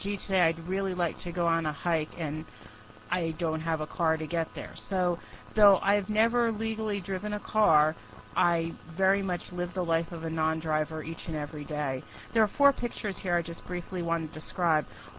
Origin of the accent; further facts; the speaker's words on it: New Jersey, United States; born there; I was born in New Jersey, so if we have any affiliates from the Monmouth County, New Jersey area